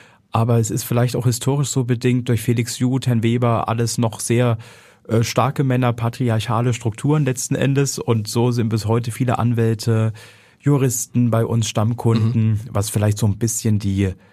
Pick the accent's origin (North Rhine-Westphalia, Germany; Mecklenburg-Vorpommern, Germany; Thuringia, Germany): Thuringia, Germany; moved away as an adult; also born or lived in Heidelberg / Paris / Berlin; now in Hamburg, Germany; Ich bin in Thüringen aufgewachsen, bin dann dort aber mit 18 Jahren weggezogen zum Studium nach Heidelberg, nach Paris, habe dann mehr oder weniger 10 Jahre in Berlin gelebt und dann hatte ich die Gnade des Schicksals, nach Hamburg gerufen zu werden